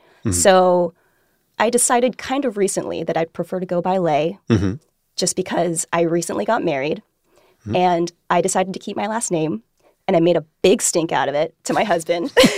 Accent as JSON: {"language": "English", "country": "United States", "said": "So I'm Vietnamese American."}